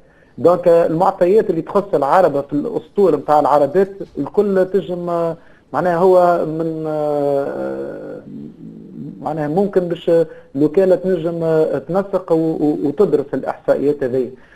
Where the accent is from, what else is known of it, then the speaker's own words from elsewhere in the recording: Tunisia; هل المؤشر هذا في 3 فوا اللي عندنا في تونس وهذا يزيد يعقد شويه الامور.